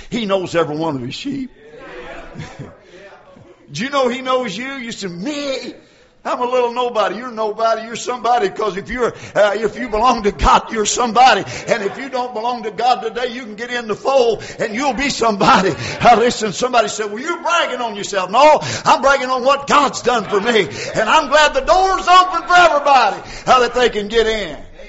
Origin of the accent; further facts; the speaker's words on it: the South, United States; Now, I'm from the South. All of our people's from down in Clay County.